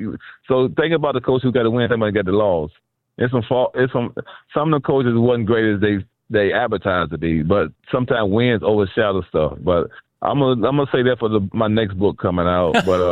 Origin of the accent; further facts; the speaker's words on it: Cleveland, Ohio, United States; So I went to, so when I was growing up in Cleveland, you know, inner city of Cleveland, it wasn't the greatest time growing up. That's when it was really rough back in the 70s and 80s.